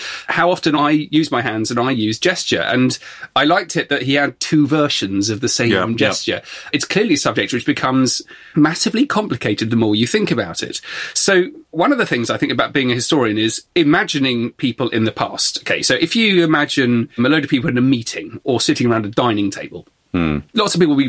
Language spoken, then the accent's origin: English; Exeter, South West England, United Kingdom; Okay, so we're both from Exeter. We both walk past this every day